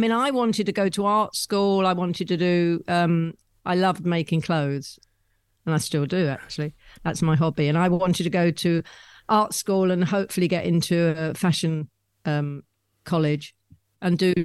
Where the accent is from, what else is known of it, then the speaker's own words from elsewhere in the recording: England, United Kingdom; accent: northern; Sorry about my northern accent.